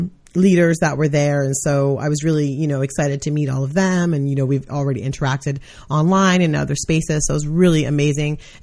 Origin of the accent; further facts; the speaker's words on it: Brooklyn, New York, United States; And it was it was in my hometown of Brooklyn, New York.